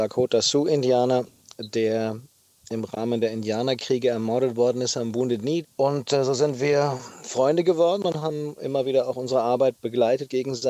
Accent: Hanau, Hesse, Germany; Das ist eine Radreise, die ich von meiner Heimatstadt Hanau in Hessen gestartet habe.

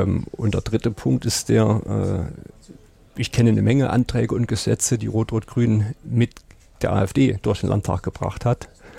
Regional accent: Zeulenroda, Thuringia, Germany; Ich nehme einfach meine Heimatstadt.

